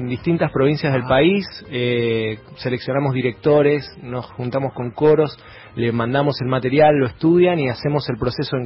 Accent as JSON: {"language": "Spanish", "town": "Capitán Bermúdez", "region": "Santa Fe", "country": "Argentina", "said": "somos cuatro músicos de la zona de Rosario, Rosario y su conurbano, Capitán Bermúdez, la ciudad."}